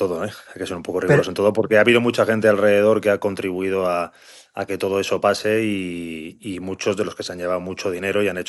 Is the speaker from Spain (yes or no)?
yes; Madrid, Community of Madrid, Spain; also born or lived in Málaga; madrileño.